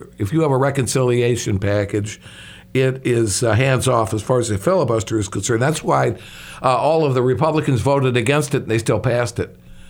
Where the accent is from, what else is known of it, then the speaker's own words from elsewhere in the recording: Illinois, United States; like my home state of Illinois